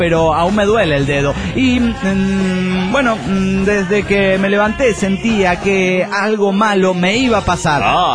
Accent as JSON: {"language": "Spanish", "town": "Barcelona", "region": "Catalonia", "country": "Spain", "said": "¡Hola, soy el culé de Barcelona, España!"}